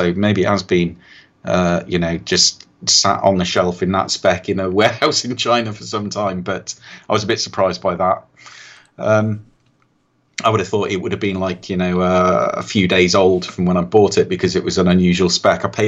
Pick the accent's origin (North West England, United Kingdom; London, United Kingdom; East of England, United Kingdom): North West England, United Kingdom; Wirral; Tracy, I'm originally from the Wirral, which is just south of Liverpool. Yes, and Mike calls me a Scouser